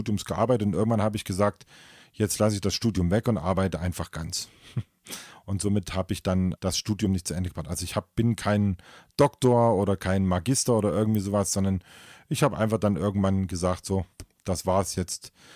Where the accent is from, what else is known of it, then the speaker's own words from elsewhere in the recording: Saxony, Germany; Also ich komme ja auch aus Sachsen. Ne? Ich bin ja, hört man vielleicht gar nicht mehr so sehr, aber ich komme ja auch aus Sachsen.